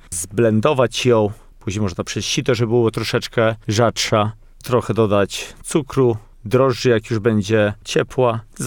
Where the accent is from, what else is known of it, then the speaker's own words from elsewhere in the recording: Podlaskie Voivodeship, Poland; jestem z Podlasia, jestem z zawodu kucharzem i producentem buzy